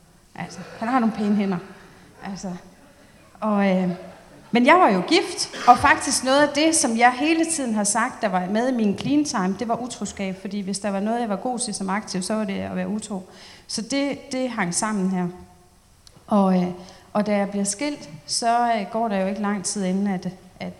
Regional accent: Aalborg, North Denmark Region, Denmark; så holdt jeg speak hjemme i Aalborg

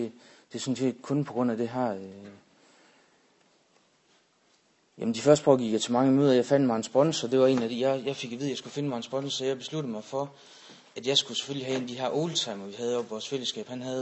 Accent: Aalborg, North Denmark Region, Denmark; jeg skulle prøve at komme hjem til min hjemby, som er Aalborg.

